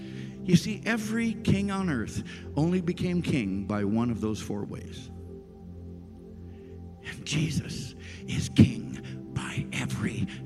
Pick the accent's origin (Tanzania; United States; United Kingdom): Tanzania; I grew up in East Africa, in Tanganyika, going to British schools.